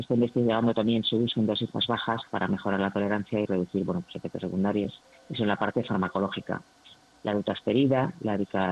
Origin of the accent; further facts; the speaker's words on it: Avilés, Asturias, Spain; Avilés, Asturias.